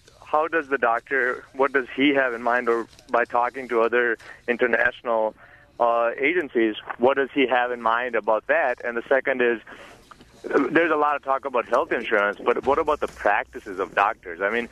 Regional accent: India; now in United States; I was born in India. I grew up half there, half here.

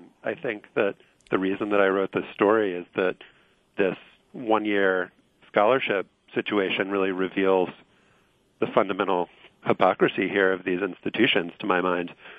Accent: Louisiana, United States; I grew up in Louisiana, and I'm a follower of LSU football and SEC football in general

